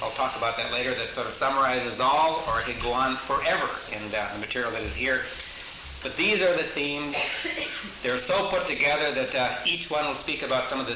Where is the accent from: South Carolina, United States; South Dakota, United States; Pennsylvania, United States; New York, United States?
South Dakota, United States; Sioux Falls; from Sioux Falls, South Dakota.